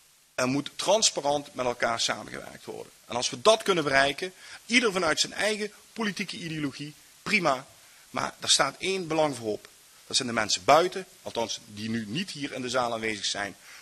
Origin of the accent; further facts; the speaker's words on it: Heerlen, Limburg, Netherlands; Ik ben geboren en getogen in Heerlen.